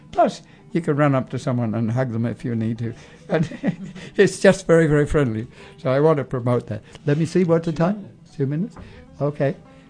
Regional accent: Australia

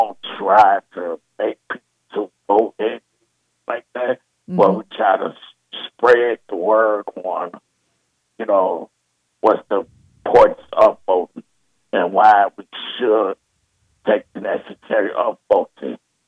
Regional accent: Lansing, Illinois, United States; born there; now in Madison, United States; I'm 38 years old. I'm calling for the Lansing area. I was born in the Lansing area, but now I live in the Madison area.

